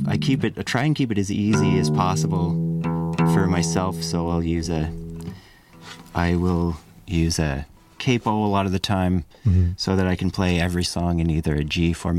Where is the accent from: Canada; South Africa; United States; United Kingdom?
Canada; Owen Sound, Ontario; it's like 2 hours from Guelph, 2 hours from T